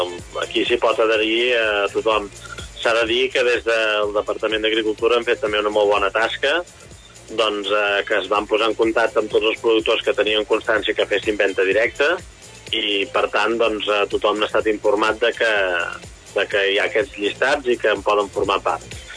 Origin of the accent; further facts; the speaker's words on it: Catalonia, Spain; ja que som catalans i sempre diem de fer país